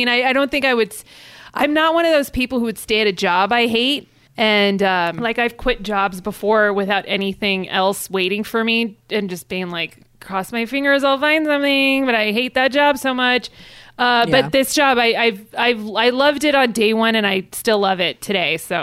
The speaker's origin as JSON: {"language": "English", "town": "Los Angeles", "region": "California", "country": "United States", "tie": "born or raised there", "said": "Well, I'm from Los Angeles."}